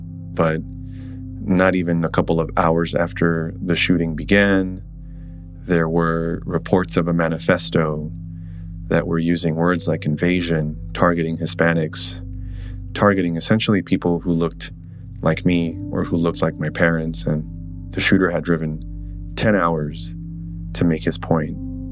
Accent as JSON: {"language": "English", "town": "El Paso", "region": "Texas", "country": "United States", "tie": "born or raised there", "said": "walked into a Walmart, one that I had shopped at many times growing up in El Paso"}